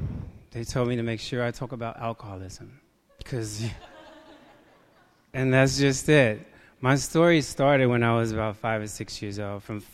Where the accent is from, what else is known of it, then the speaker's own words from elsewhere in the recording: Chicago, Illinois, United States; I'm here from Chicago. I do have a home group back in Chicago